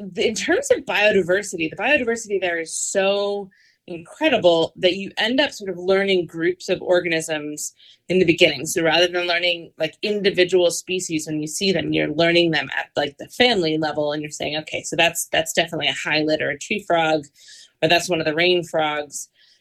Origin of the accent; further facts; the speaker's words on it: Connecticut, United States; Yeah, I grew up in Knowing, Connecticut, which is funny because I just recently returned back to the same area.